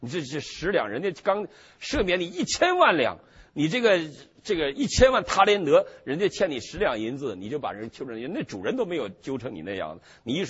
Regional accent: Northeast China, China

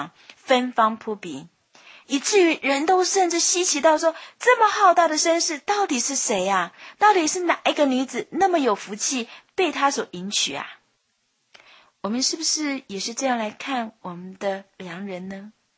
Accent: China; 但是由于我们中国人自古以来我们受过太多的痛苦了，

